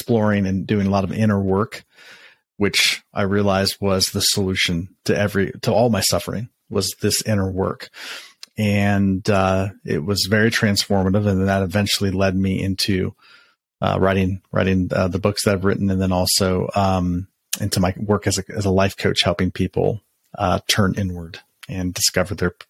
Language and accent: English; Columbus, Ohio, United States; Was born and raised in Columbus, Ohio.